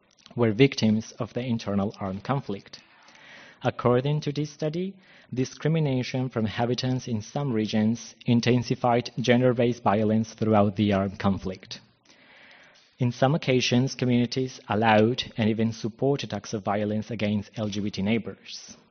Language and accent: English; Bogota, Bogotá Capital District, Colombia; I'm from Colombia, specifically Bogota, which is the capital and largest city of the country with approximately 7 million inhabitants, around 15% of the whole population.